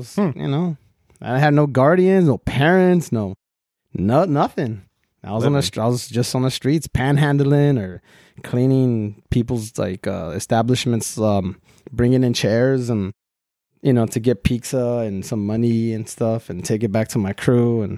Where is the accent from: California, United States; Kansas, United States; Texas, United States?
California, United States; Los Angeles; I'm from East LA, I'm from Lincoln Heights, Boyle Heights. It's like El Barrio, you know, like real gang shit.